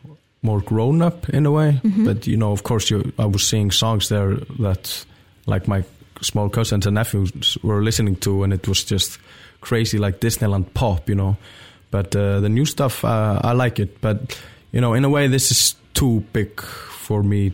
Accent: Iceland; accent: Icelandic; And my accent is crazy strong, an Icelandic accent, you know.

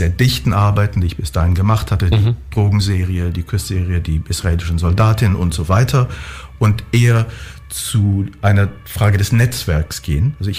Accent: New York, United States; moved away; London 60er, 70er und in meiner Heimatstadt New York bis in die 90er.

